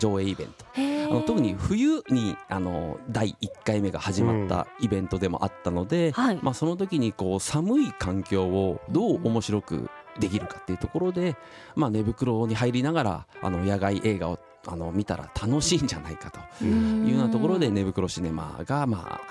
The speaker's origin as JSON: {"language": "Japanese", "town": "Chofu", "region": "Tokyo", "country": "Japan", "tie": "born or raised there", "said": "あのまあ自分の地元の街でまあそれをやってみたいなっていうところで"}